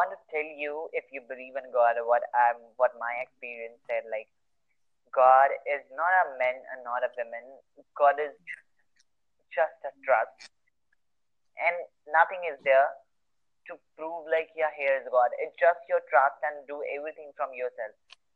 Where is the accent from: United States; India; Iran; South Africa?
India; Varanasi, Uttar Pradesh; English is a second language; So it's very religious, and here is where I live. Like, I'm from Varanasi, and here is, like, everywhere is a temple, God, and, like, people are very religious.